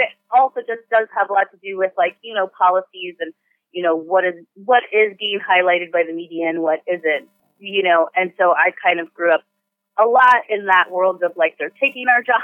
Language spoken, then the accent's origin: English; Corpus Christi, Texas, United States; So I'm from Corpus Christi, Texas, which is a sparkling city by the bay. My parents both immigrated from Mexico when they were pretty young, like in their late teens with their parents and their families.